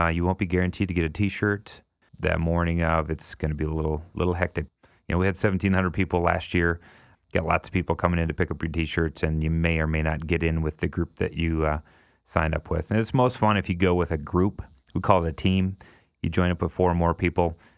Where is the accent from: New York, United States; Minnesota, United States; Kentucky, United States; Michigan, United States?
Minnesota, United States; New Richland; my mom volunteered at a local food shelf in my hometown of New Richland, Minnesota.